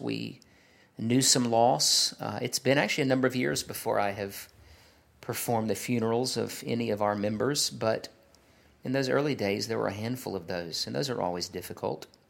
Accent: Douglasville, Georgia, United States; also born or lived in Chengdu, China; I am from Douglasville, Georgia, just west of Atlanta. Grew up there, went to school in Atlanta at Georgia Tech.

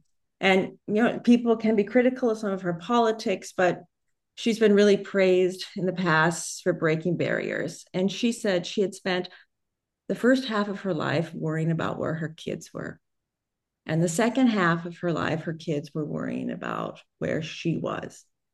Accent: United States; I'm American if you can't tell from my accent.

